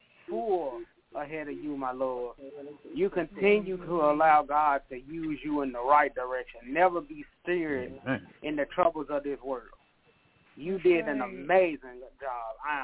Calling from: Memphis, Tennessee, United States; I'm calling from Memphis.

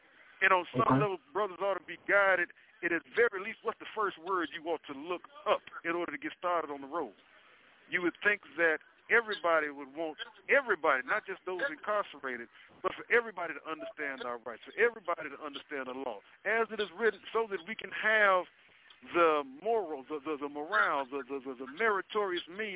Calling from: Illinois, United States; I'm calling you from Cook County Jail, you know what I'm saying?

